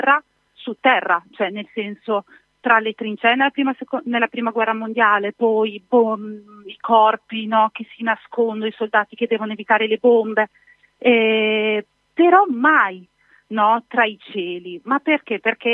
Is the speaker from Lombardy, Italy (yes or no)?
no; Bibbiano, Emilia-Romagna, Italy; accent: Emilian; Reggio Emilia, Bibbiano.